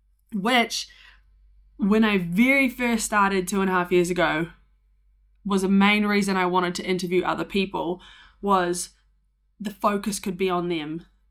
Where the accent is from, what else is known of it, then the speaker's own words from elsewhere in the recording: New Zealand; now in United States; tall poppy syndrome was this idea that I had seen as a Kiwi, hadn't really seen it, or I'd seen it expressed differently in the States.